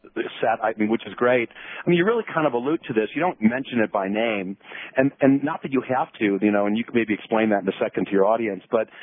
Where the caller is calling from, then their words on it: Lake Tahoe, United States; I'm actually calling from Lake Tahoe today, but normally I'm in San Jose